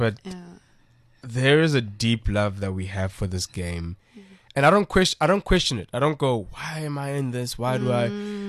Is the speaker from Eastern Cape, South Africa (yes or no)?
yes; Mount Fletcher, Eastern Cape, South Africa; also born or lived in Durban; Home was always in Mount Fletcher in the Eastern Cape. But we went to school in Durban.